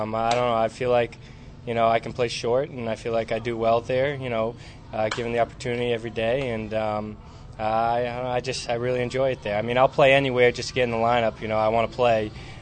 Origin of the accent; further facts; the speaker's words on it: New Hampshire, United States; And even then it was kind of tougher because I was from New Hampshire.